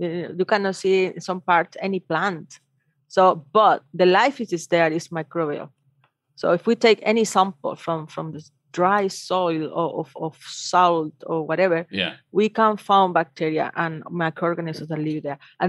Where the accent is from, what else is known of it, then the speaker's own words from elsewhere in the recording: Antofagasta, Chile; English is a second language; I'm come from Antofagasta. This is the biggest region of mining, I would say, in Chile and probably in the world for copper. And my family is from here. So we have a long history in this territory.